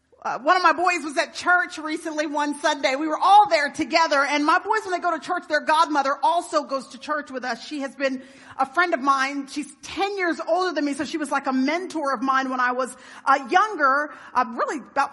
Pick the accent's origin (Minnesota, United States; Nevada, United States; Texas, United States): Texas, United States; I'm from Texas.